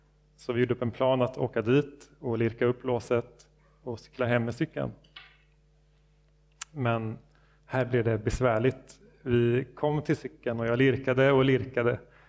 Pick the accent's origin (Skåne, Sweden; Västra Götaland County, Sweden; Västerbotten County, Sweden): Västra Götaland County, Sweden; Uddevalla; När jag var runt 16 år gammal så bodde jag hemma i Uddevalla med mina föräldrar. Vårt bostadsområde, det låg lite utanför centrum.